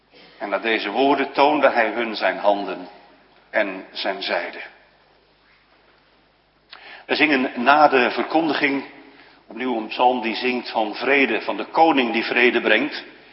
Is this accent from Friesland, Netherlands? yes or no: no; Rotterdam, South Holland, Netherlands; ik ben een Rotterdammer